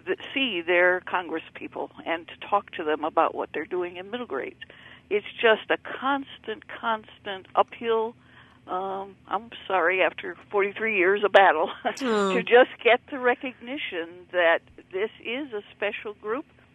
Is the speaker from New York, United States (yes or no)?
no; Michigan, United States; but I'm from Michigan